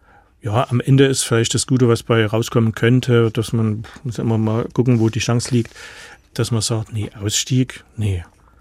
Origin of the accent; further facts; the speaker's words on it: Annaberg, Saxony, Germany; also born or lived in Freiberg; Also ich bin in Annaberg aufgewachsen und dann in Freiberg als Jugendlicher, junger Erwachsener.